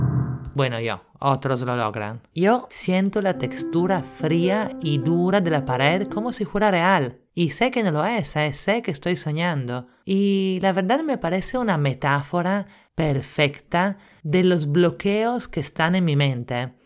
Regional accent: Italy; Spanish is a second language; now in Lima, Peru; italiana en Lima

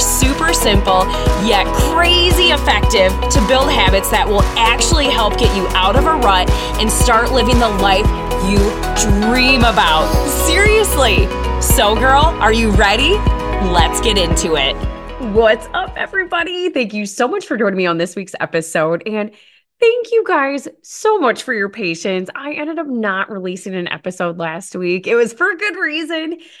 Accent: Potosi, Wisconsin, United States; it was for my hometown, their middle school, Potosi, Wisconsin.

